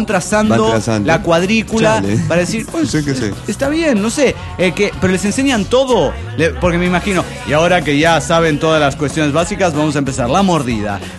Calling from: Venezuela; Soy el llanero de Tigres, Venezuela.

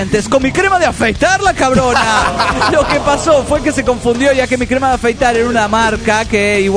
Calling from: Cochabamba, Bolivia; Hola, soy … de Cochabamba, Bolivia.

